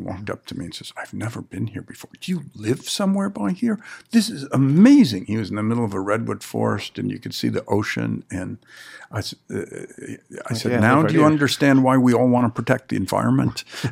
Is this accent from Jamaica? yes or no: no; Vallejo, California, United States; And the thing is that I grew up in Vallejo